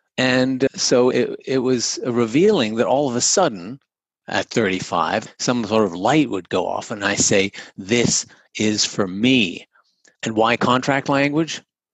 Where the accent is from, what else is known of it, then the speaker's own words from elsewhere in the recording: England, United Kingdom; I grew up in England, through college in England, going to law school